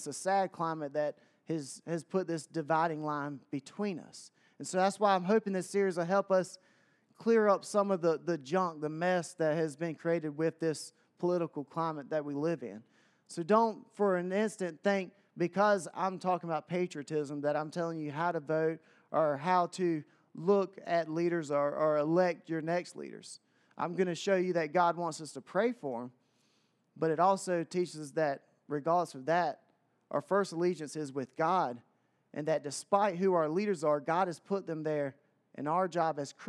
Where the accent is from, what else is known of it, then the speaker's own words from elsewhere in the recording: United States; born there; I was born in America. I love where I came from. I love my country.